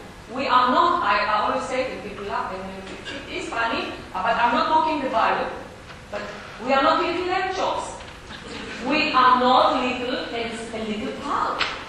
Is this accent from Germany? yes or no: no; Israel; I haven't seen a snow being growing up in Israel. I haven't seen snow till I was 20-something.